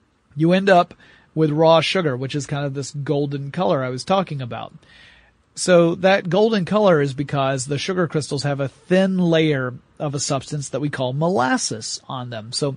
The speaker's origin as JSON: {"language": "English", "region": "the South", "country": "United States", "said": "because I'm from the South, and they were very popular."}